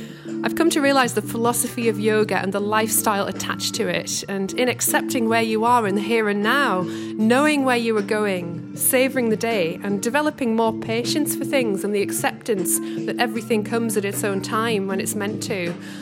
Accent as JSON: {"language": "English", "town": "Weardale", "region": "North East England", "country": "United Kingdom", "lives_now": "Tokyo, Japan", "said": "I moved from Weardale to Tokyo over 3 years ago now"}